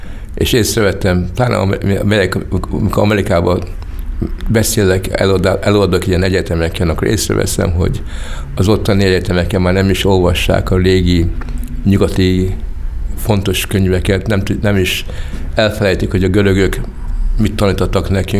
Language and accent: Hungarian; Hungary; úgy éreztem, hogy igazából magyar vagyok